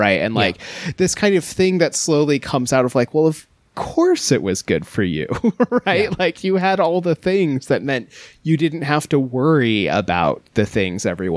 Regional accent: Alaska, United States; Because I grew up on the Kenai Peninsula

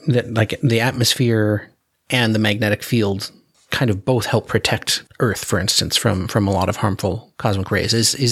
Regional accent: Anchorage, Alaska, United States; I grew up in Anchorage, and Anchorage in the winter is not usually as harsh as someplace like North Dakota because of its proximity to the water.

